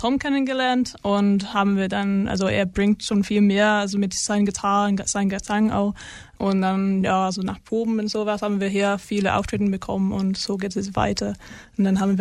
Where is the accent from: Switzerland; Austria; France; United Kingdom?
United Kingdom; England; German is a second language; moved away as an adult; now in Würzburg, Germany; ich komme aus England ursprünglich, aber bin jetzt seit fast 3 Jahren in Würzburg.